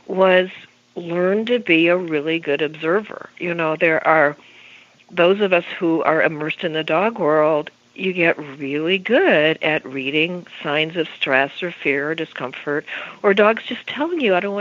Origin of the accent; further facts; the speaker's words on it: Arizona, United States; I grew up in Arizona and did a lot of riding when I was young.